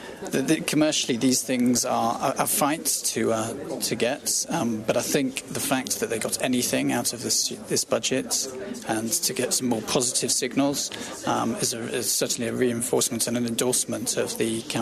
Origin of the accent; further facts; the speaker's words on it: England, United Kingdom; I think I have probably less familiarity as an Englishman with the Aberdeen market